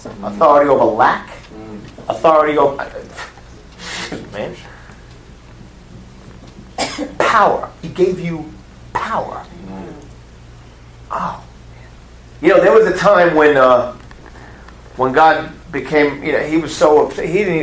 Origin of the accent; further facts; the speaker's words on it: New York, United States; And we're from New York, so pastors there are named Pastor Vinny, Pastor Rocco, Pastor Tony, Pastor Mike.